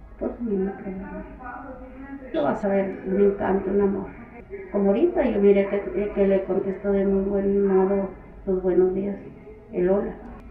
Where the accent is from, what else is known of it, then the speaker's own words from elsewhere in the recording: Naco, Sonora, Mexico; me fui para mi pueblo, para Naco, donde estaba mi papá. Y luego de ahí ya me fui, en 2007 me fui para Guanajuato.